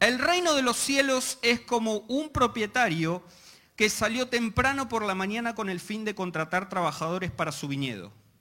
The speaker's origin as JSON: {"language": "Spanish", "country": "Argentina", "lives_now": "Chile", "said": "entonces terminaba muy achilenado. Y todos mis amigos en Argentina se terminaban riendo, ¡ah, está hablando como chileno! Entonces ahora me propuse tratar de mantener el acento."}